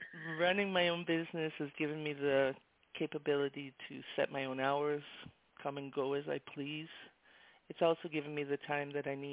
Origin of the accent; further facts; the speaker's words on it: Toronto, Ontario, Canada; now in Miami, United States; Well, I'm from the U.S. My family is originally from Jamaica. I was raised in Toronto, Canada. I've been in the United States since 1977 when my family decided to move down to Miami, Florida. I've been here ever since, so this is my home.